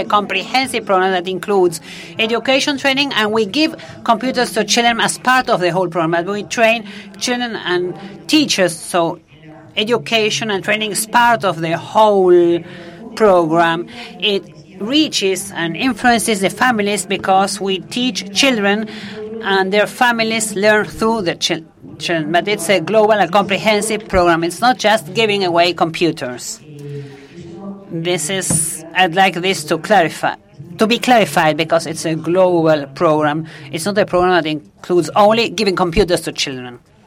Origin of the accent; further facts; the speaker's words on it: Argentina; And I'm from Argentina.